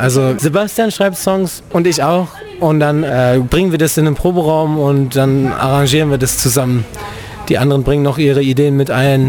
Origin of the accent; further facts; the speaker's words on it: Garbeck, North Rhine-Westphalia, Germany; wir kommen aus dem Sauerland. Wir kommen aus dem tiefsten Sauerland, aus dem kleinen Kaff. Wir kommen aus Garbeck, das gehört zu Balve. Das Einzige, was man in Balve kennen könnte, ist die Höhle.